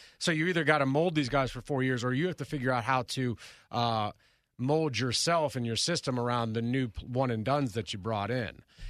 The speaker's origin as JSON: {"language": "English", "region": "Midwest", "country": "United States", "said": "I'm from the Midwest, and I'm telling you that's absolutely right."}